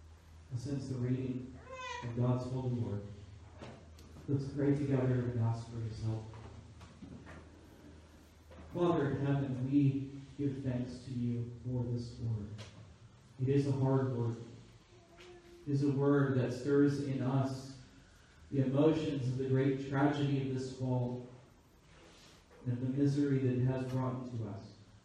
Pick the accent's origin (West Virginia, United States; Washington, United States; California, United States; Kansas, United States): California, United States; Los Angeles; I grew up in Los Angeles, in the greater Los Angeles area, in a place called the San Fernando Valley. And so, as I have often joked before, if sometimes you hear me say the term like quite often, that's exactly why. I'm from the valley.